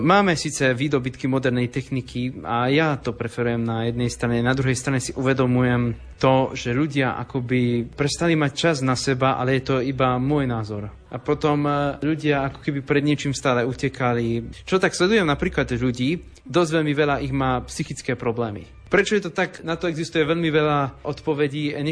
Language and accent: Slovak; eastern Slovakia, Slovakia; pochádzam z východného Slovenska, tak je jasné, že rusínčina nášmu dialektu je veľmi blízky jazyk.